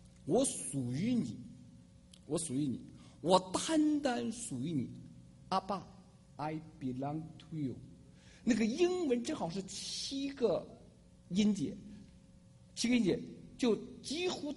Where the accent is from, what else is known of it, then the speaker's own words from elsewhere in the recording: Shandong, China; 因为我是北方人山东人